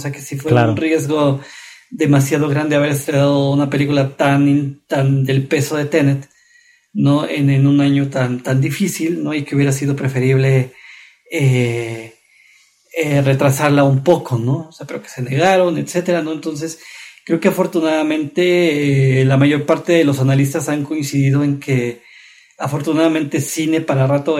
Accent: Mexico; como mexicano lo pienso

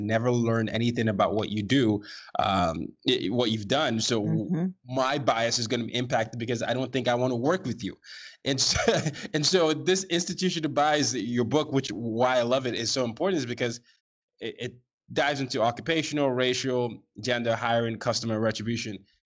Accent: Nigeria; because I've been lucky enough to know where I'm from, being Nigerian and tracing my history there.

